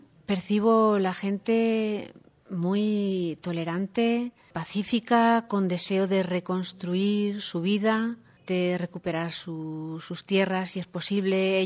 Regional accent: Spain; y bueno, soy de España.

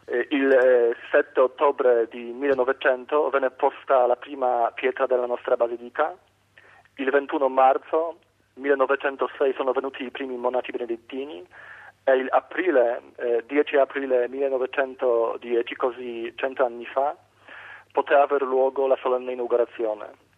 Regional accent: Poland; Italian is a second language; io sono polacco

